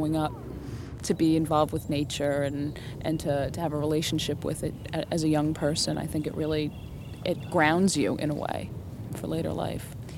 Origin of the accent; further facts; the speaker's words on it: Brooklyn, New York, United States; I grew up in Brooklyn, and we had like a little lot behind our building